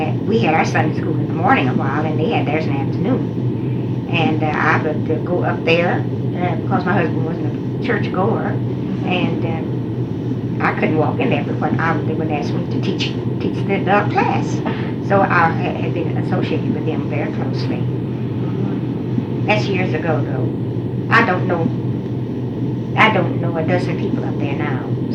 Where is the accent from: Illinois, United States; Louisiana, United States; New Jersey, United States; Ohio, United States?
Illinois, United States; also born or lived in Kentucky; And I said, well, I was born in Kentucky, but I was raised in Illinois.